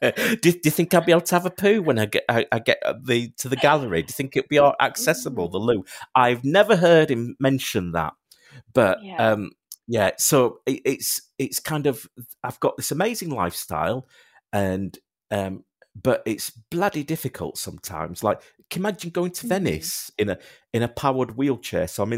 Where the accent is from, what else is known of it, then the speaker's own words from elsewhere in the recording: Yorkshire and the Humber, United Kingdom; now in Lincolnshire, United Kingdom; because I live in the Lincolnshire. I'm from Yorkshire, but I'm doing kind of I'm sort of based in Lincolnshire now.